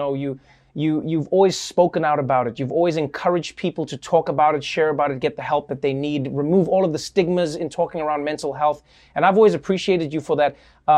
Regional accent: South Africa; I grew up in South Africa. I grew up in a family where, for the most part

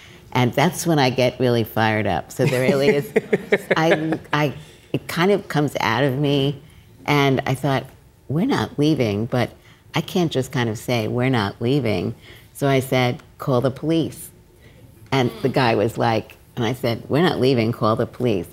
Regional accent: Brooklyn, New York, United States; So I grew up in Brooklyn, all of you from Brooklyn. And at that time, so I was born in 1947.

